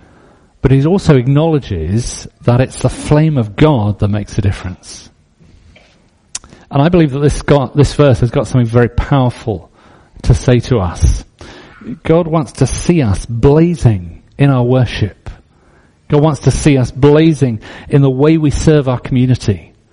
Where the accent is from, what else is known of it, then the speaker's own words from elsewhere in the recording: Scotland, United Kingdom; But we're Scottish, so we say